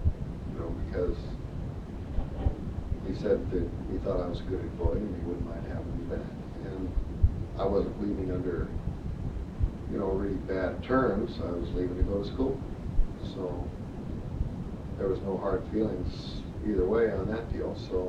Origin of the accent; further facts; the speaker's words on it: Kodiak, Alaska, United States; Well, it's a little island out in the middle of the ocean, probably never heard of it. I came from Kodiak.